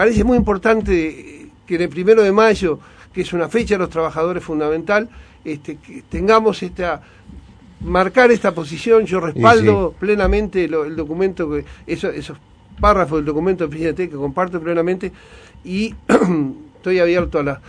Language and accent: Spanish; Uruguay; de nuestra ideología como uruguayos